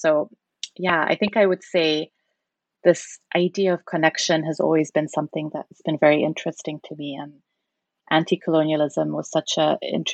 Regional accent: Zambia; because I remember growing up in Zambia

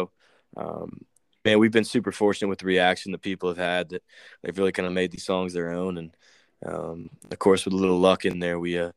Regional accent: Nashville, Tennessee, United States; the advantage that I have and that I got from growing up in Nashville and being around it, and being around just like the city of Nashville and the creativity and songwriters.

